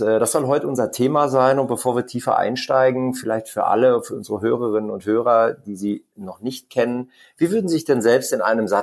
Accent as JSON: {"language": "German", "town": "Stuttgart", "region": "Baden-Württemberg", "country": "Germany", "tie": "born or raised there", "said": "sitzt in Stuttgart, übrigens meine alte Heimat."}